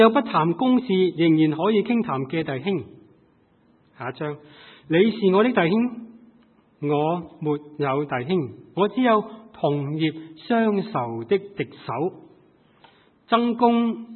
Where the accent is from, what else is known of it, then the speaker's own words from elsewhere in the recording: Hong Kong; 当我年轻在香港长大的时候